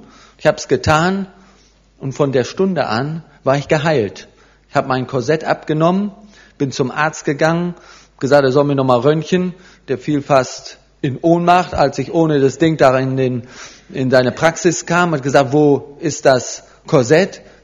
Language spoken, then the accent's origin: German; Germany; Ich bin in Deutschland groß geworden, wie die meisten von Ihnen vielleicht.